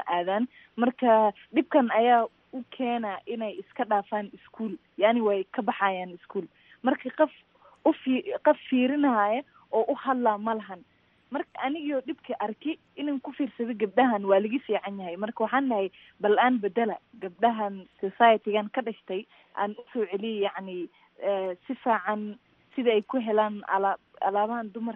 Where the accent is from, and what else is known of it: Mandera, Kenya; born or raised there